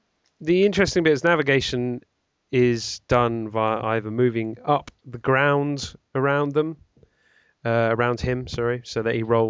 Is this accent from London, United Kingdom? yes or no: yes; London, United Kingdom; Well, actually, it's funny you should say all that because I'm from East London.